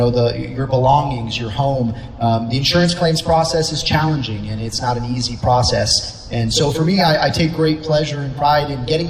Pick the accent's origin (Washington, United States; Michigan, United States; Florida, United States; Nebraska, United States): Florida, United States; St. Petersburg; I was born and raised in St. Pete. I've lived here my whole life, and it's where I've chose to raise my family.